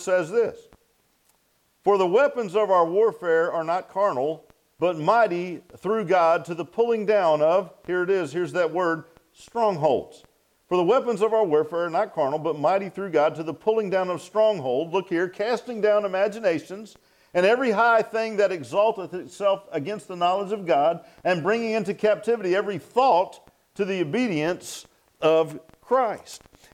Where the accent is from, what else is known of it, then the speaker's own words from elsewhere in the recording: Virginia Beach, Virginia, United States; I remember I grew up in the Virginia Beach area, and there was a lot of Revolutionary War things close by, Williamsburg, Petersburg, and even in Norfolk itself.